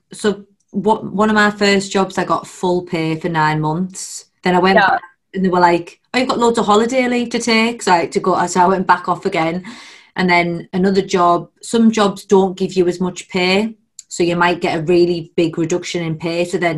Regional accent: England, United Kingdom; accent: northern; my northern accent's coming out there, a mom of four

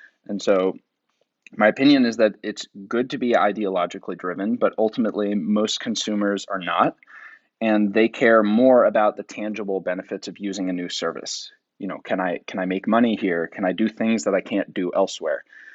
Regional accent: New York, United States; I felt almost obligated as a New Yorker to pick one up.

